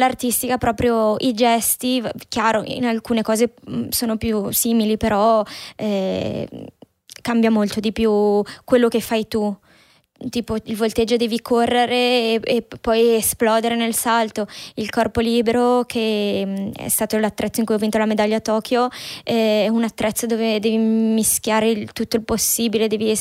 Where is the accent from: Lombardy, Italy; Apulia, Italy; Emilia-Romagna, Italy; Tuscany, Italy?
Lombardy, Italy; also born or lived in Orzinuovi; Io sono nata a Orzinuovi, in provincia di Brescia, il 10 novembre del 1990. Ho vissuto in provincia di Cremona da quando ero piccola.